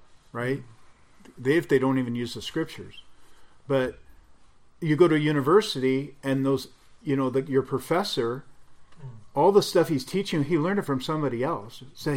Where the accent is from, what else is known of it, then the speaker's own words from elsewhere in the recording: Seattle, Washington, United States; Now, I grew up in the Pacific Northwest in Seattle.